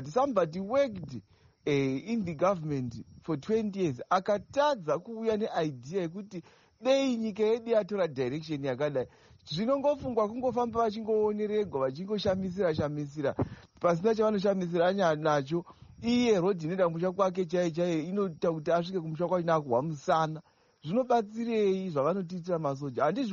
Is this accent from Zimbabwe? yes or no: yes; Zimbabwe; I am a soldier from Zimbabwe.